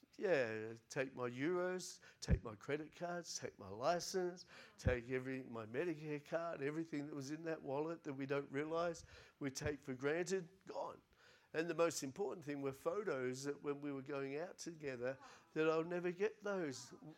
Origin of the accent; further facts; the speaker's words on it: Victoria, Australia; also born or lived in South Australia; And so when we came to South Australia from Victoria again, bringing our diseases in 1999, My mum cried and she said, you can't do that, because we'd gone back to Victoria. We were pastoring and God said, you know, want you to go to South Australia? And some of my Victorian mindset's coming out.